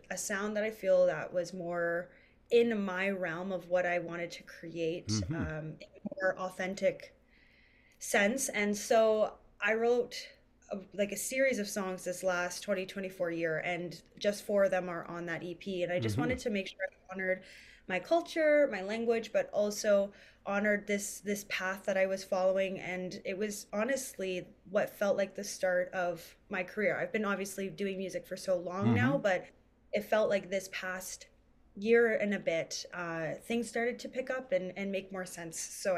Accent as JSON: {"language": "English", "region": "Ontario", "country": "Canada", "tie": "born or raised there", "said": "a lot of us people growing up in Northwestern Ontario, just growing up in Canada"}